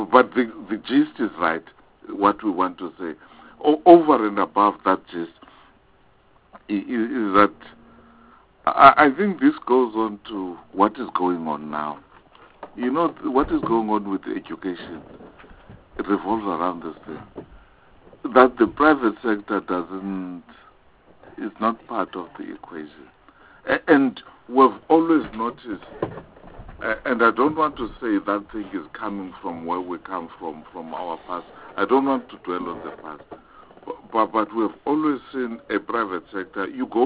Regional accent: Eastern Cape, South Africa; I come from Eastern Cape.

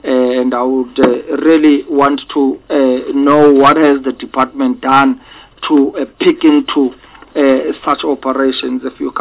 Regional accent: Eastern Cape, South Africa; I mean, I come from the Eastern Cape in the former Transkei, and I've never heard of such a forum.

